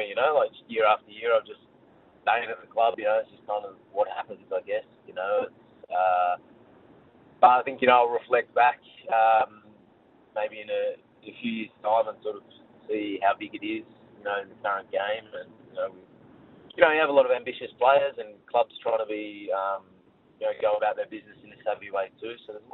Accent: Melbourne, Victoria, Australia; I've been really lucky to be able to do that in my hometown where I grew up.

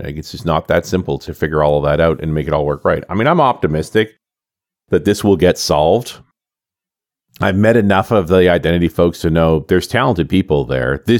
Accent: Canada; Being a Canadian

